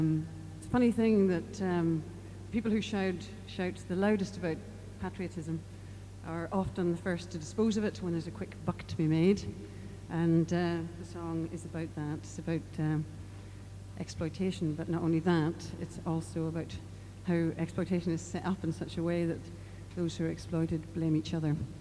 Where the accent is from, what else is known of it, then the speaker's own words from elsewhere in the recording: Northern Ireland, United Kingdom; Good evening. I'm in fact from Northern Ireland